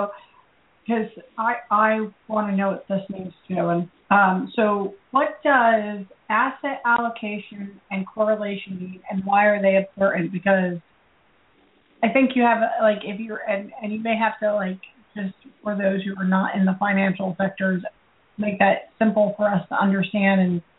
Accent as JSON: {"language": "English", "town": "Atlantic City", "region": "New Jersey", "country": "United States", "said": "So, you know, I'm from New Jersey, the Atlantic City area"}